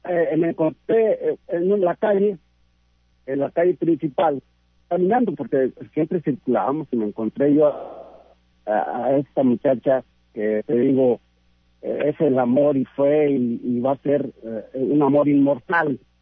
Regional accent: San Luis Potosí, Mexico; yo soy de San Luis Potosí, yo soy de ingeniero nieto. Entonces, yo llegué de San Luis Potosí en ese tiempo, pues muy joven

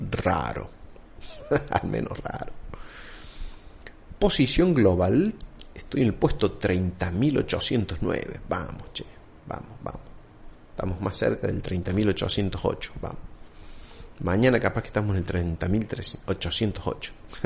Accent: Argentina; Argentina ya viene castigada desde hace décadas y décadas y décadas. Y seguimos lo mismo

